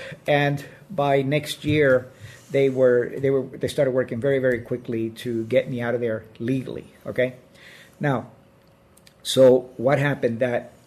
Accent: Cuba; I was born and raised in Cuba.

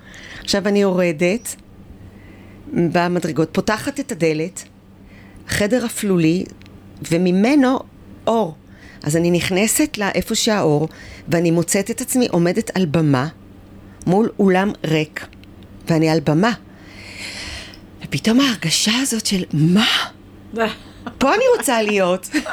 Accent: Afula, Northern District, Israel; אני מעמק ישראל, מאפולה, במקור.

